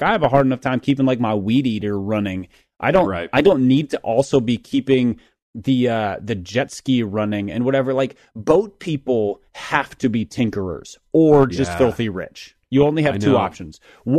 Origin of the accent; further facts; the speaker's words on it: Minnesota, United States; I grew up in Minnesota, but I grew up in the city, like inner city.